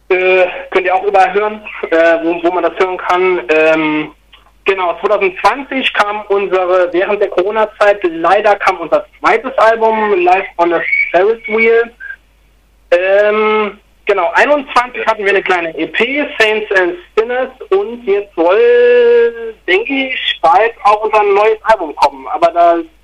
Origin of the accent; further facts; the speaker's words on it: Saarland, Germany; Uns gibt's seit 2015. Wir kommen alle aus dem Saarland.